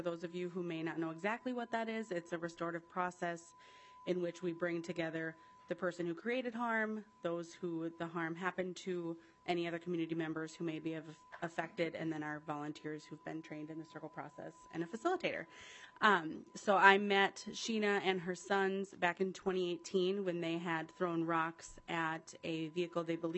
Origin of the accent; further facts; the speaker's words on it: Minnesota, United States; from Yellow Medicine County.